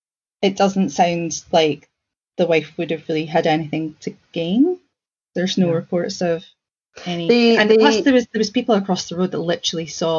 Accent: Scotland, United Kingdom; because I grew up just outside of Livingston.

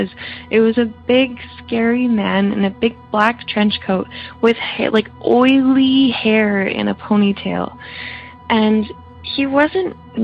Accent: British Columbia, Canada; I am from British Columbia, Canada

